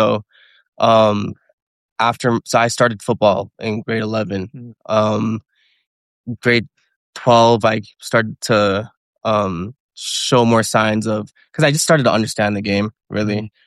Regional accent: Canada; you know, as a Canadian especially, you don't have too much time.

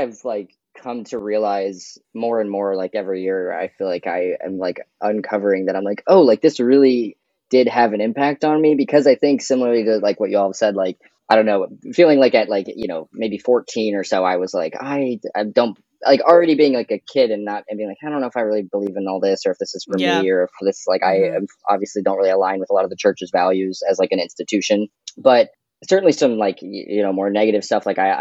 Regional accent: Savannah, Georgia, United States; also born or lived in Syracuse; So I was born in Syracuse, New York, but I was mostly raised in Savannah, Georgia.

